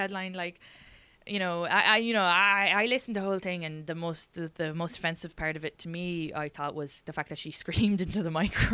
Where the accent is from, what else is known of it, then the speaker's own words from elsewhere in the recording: Ireland; because we're from Ireland, I don't think that's never part of the dialect